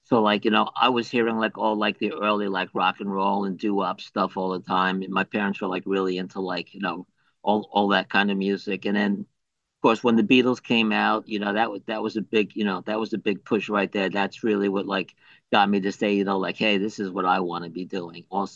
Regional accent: New Milford, New Jersey, United States; You know, my hometown, New Milford, had, you know, quite a few bands at that point already that were kind of like doing semi well.

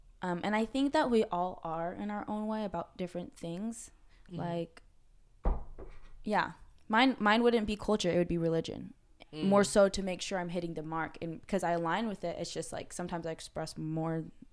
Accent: Philippines; Cause like I'm Filipino.

